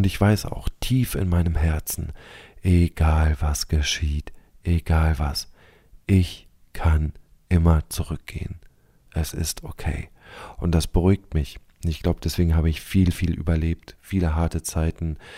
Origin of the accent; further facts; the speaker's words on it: Wittgenstein, North Rhine-Westphalia, Germany; Ich habe wirklich Wittgenstein und meiner Jugend und Kindheit in Wittgenstein unglaublich viel zu verdanken.